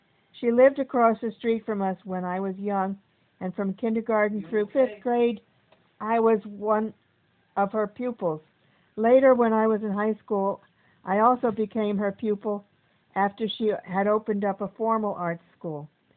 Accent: Port Washington, United States; I was born in Port Washington, and I grew up in Port Washington. It was still a small town when I was growing up.

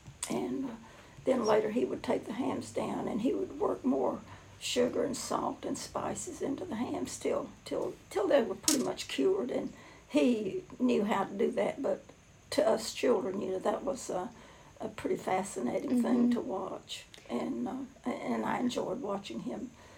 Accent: Bessemer City, North Carolina, United States; born there; I was born in a little town called Bessemer City, North Carolina, and I was born at home.

